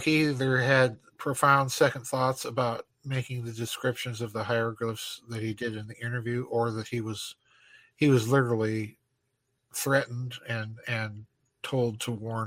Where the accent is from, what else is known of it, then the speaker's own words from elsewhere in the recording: South Dakota, United States; You know, I grew up in South Dakota, so I know these people.